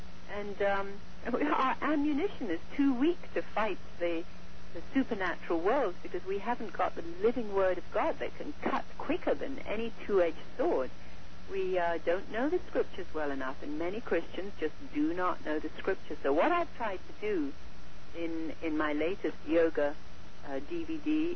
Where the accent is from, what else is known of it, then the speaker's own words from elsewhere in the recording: India; And I remember when I was growing up in India